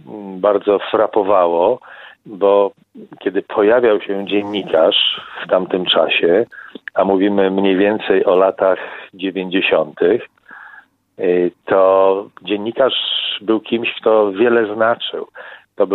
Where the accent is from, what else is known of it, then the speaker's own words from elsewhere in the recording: Warsaw, Masovian Voivodeship, Poland; now in Lublin, Poland; ponieważ ja pochodzę z Warszawy i można powiedzieć przyjechałem do Lublina i kończyłem tutaj studia